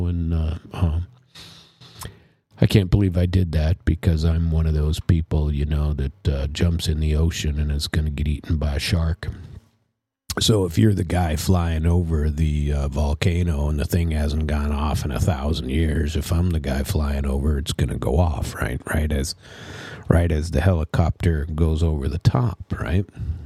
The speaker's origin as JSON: {"language": "English", "region": "Minnesota", "country": "United States", "tie": "born or raised there", "said": "I grew up in Minnesota, for God's sake."}